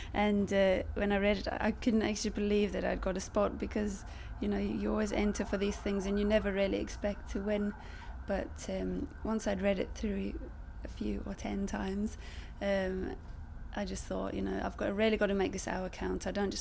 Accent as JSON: {"language": "English", "town": "Braco", "region": "Scotland", "country": "United Kingdom", "said": "I'm 33 years old, and I come from Braco in Scotland."}